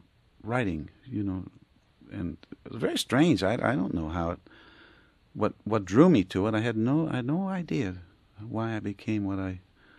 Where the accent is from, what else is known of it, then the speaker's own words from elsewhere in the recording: Aliquippa, Pennsylvania, United States; I played in many, around my hometown in Aliquippa.